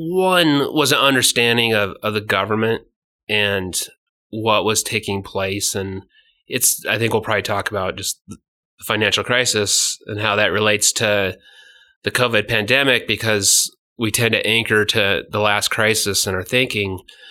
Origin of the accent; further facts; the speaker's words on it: Colorado, United States; So I grew up in Northern Colorado and then went to the United States Military Academy at West Point.